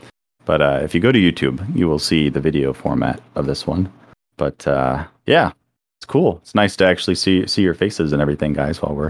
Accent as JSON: {"language": "English", "region": "Florida", "country": "United States", "said": "I'm from Florida, so I do things wrongly on purpose sometimes."}